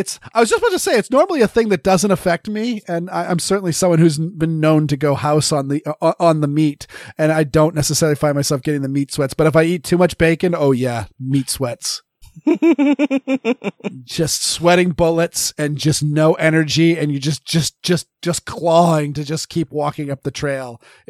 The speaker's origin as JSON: {"language": "English", "region": "Maine", "country": "United States", "said": "Because, yes, I'm from Maine, so yes, I am a bit French-Canadian."}